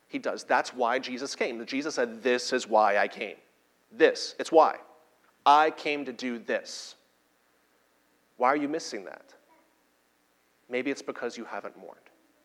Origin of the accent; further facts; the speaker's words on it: Houston, Texas, United States; I was born in Houston, grew up going to Houston Rodeo, but I haven't been to any Texan weddings